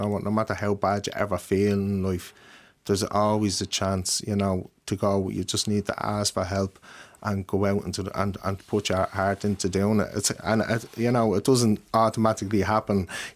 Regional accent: Ballymun, County Dublin, Ireland; now in Tallaght, Ireland; No, I'm up in Tallaght now at the minute. I've kind of lived everywhere, to be honest, over the years, you know. I'm originally from Ballymun.

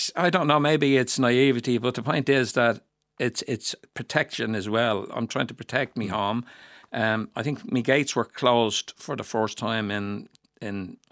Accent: Donnycarney, Leinster, Ireland; I was born in Donnycarney. I moved to Edenmore and I live in Coolock, all within the barony of Coolock, the name that's been dragged through the mire.

